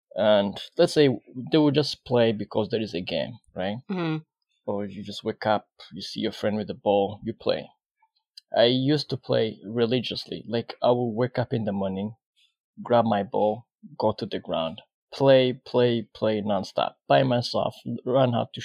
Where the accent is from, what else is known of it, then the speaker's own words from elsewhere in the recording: Rwanda; now in Vancouver, Canada; I am from Rwanda, and I've been living in Vancouver for the past 7 years because I moved here in 2014.